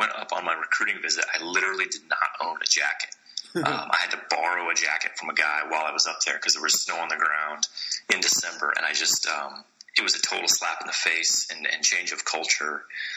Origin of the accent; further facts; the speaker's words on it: Cape Coral, Florida, United States; So I grew up down in Southwest Florida, in Cape Coral, Florida, which is often confused with Cape Canaveral, Florida, or Coral Springs, but it's neither. It's a little place that's kind of quiet down in the southwest part of the state.